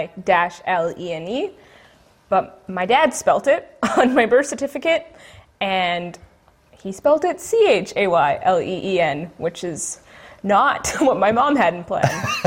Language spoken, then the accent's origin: English; Medicine Hat, Alberta, Canada; Oh, I was born and raised in Medicine Hat, Alberta, super south.